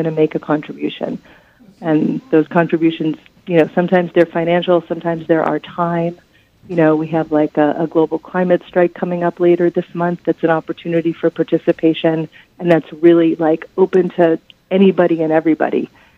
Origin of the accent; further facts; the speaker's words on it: Israel; I'm originally from Israel